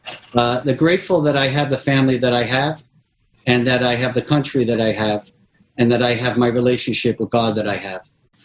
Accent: New York, United States; But most certainly, I'm from New York, so, you know, the hardest hit was New York

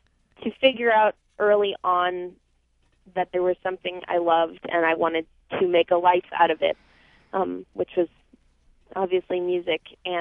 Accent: Pennsylvania, United States; growing up outside of Philadelphia, it had been a dream of mine since I was 6 years old.

